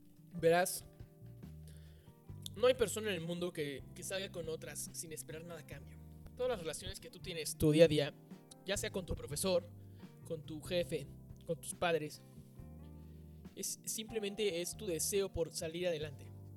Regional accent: Mexico; Y no porque como mexicano, yo sé que pues quizás no nos beneficia, pero yo no pienso como mexicano.

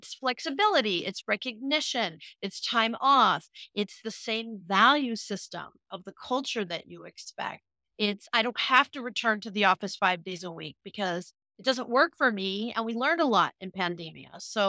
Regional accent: Half Moon Bay, California, United States; I came from Half Moon Bay

